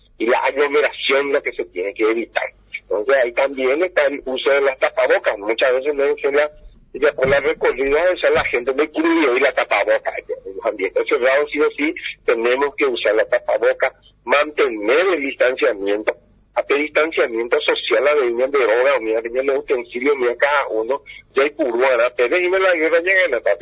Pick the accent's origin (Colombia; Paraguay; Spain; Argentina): Paraguay; entre nosotros, los paraguayos, como paraguayos y como humanos